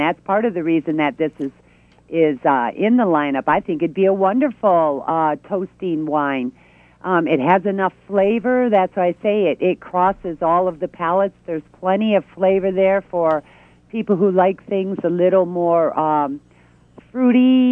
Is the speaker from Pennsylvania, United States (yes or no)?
no; Michigan, United States; Maybe that's because I'm from Michigan and we were always used to like snowy Christmases.